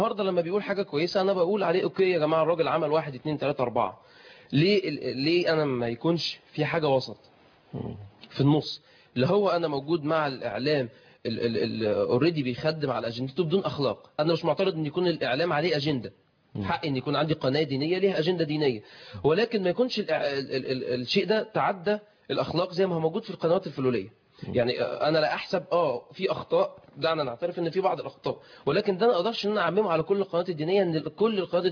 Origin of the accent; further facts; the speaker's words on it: Alexandria, Alexandria Governorate, Egypt; كان عندنا في اسكندريه